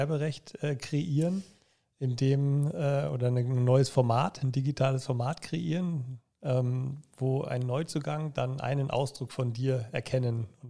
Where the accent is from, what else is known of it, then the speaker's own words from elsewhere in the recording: Munich, Bavaria, Germany; Ja gut, auch ich habe nicht den echten bayerischen Hintergrund. Ich bin zwar in München geboren, aber dann doch meine Eltern aus dem schönen Hessen hergezogen, zu Kroaste.